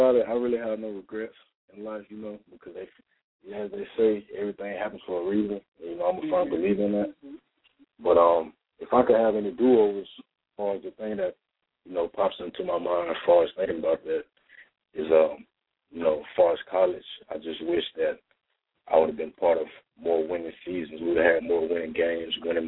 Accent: Jacksonville, Florida, United States; you know, I'm from Jacksonville, Florida, and that's where I spent most of my life at.

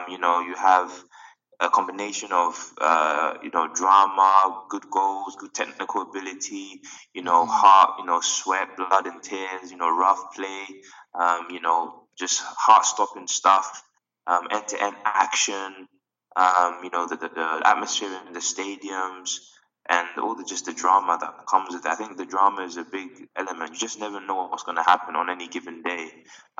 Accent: Hackney, London, United Kingdom; now in Dagenham, United Kingdom; So I live in England. I live in Dagenham, Essex, at the moment. Originally from East London, born in Hackney.

